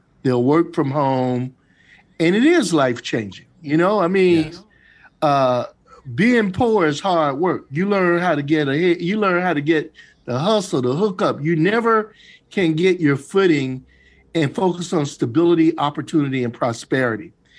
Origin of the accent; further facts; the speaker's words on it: Jacksonville, Florida, United States; also born or lived in Bradenton, United States; I grew up in Jacksonville, Florida. I lived in Bradenton. I was first man in my college to go to college. I'm from a family of merchant marines.